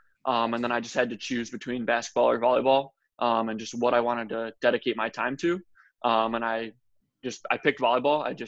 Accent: Penfield, New York, United States; Yeah, so I'm from Penfield, New York.

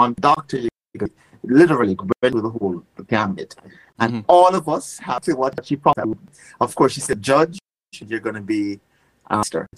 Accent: New York City, New York, United States; So growing up in New York, I finished high school in New York at Evander Childs High School on Gun Hill Road in the Bronx.

